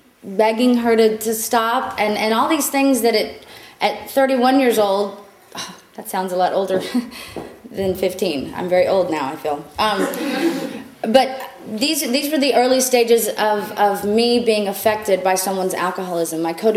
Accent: San Antonio, Texas, United States; So I'm from San Antonio, Texas, which is a big city.

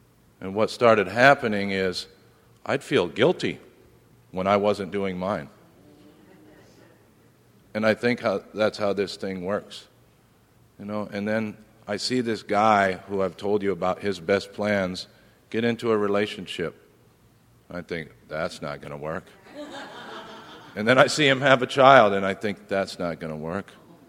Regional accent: Iowa, United States; Growing up, I grew up in Iowa.

